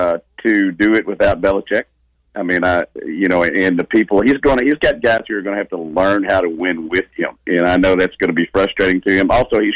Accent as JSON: {"language": "English", "town": "Newport", "region": "Arkansas", "country": "United States", "tie": "born or raised there", "said": "I grew up in just outside of Newport and went to tons of Arkansas State games"}